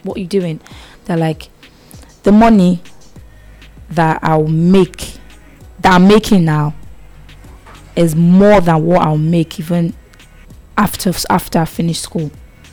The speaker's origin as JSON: {"language": "English", "country": "Nigeria", "said": "Well, I'm talking because obviously I came from Nigeria, right?"}